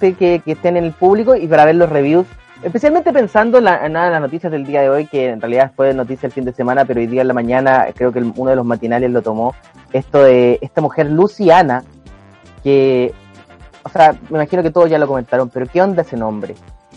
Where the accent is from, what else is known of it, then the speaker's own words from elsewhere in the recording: Chile; con eso ya nosotros como chilenos tenemos que toda la vida aguantar su estupidez.